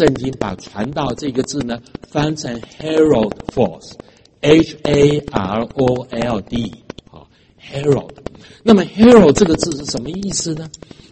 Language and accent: Chinese; southern Taiwan, Taiwan; 我在台湾的南部长大